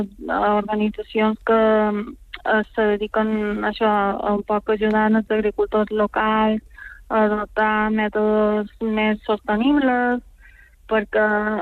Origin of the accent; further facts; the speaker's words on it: Palma, Balearic Islands, Spain; I jo vaig créixer a Palma